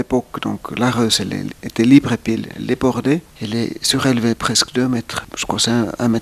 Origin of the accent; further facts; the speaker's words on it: Kemi, Lapland, Finland; French is a second language; also born or lived in Rovaniemi; now in Môtiers, Switzerland; Je suis né à Rovaniemi. Ensuite habité à Kemi, en Finlande. Et puis aujourd'hui j'habite au Motier.